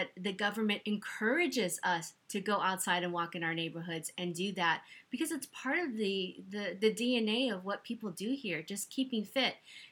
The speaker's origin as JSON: {"language": "English", "town": "Los Angeles", "region": "California", "country": "United States", "lives_now": "New Zealand", "said": "And I come from Los Angeles, where it's supposed to be the one of the, you know, fitness type capitals of the world."}